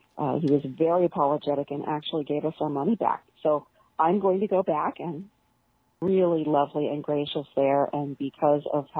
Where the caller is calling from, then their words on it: California, United States; I'm calling you from Orange County, California.